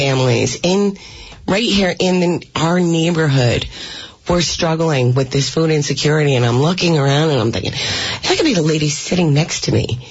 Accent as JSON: {"language": "English", "town": "Dover", "region": "New Jersey", "country": "United States", "tie": "born or raised there", "said": "I grew up in Dover. I was the seventh of eight children."}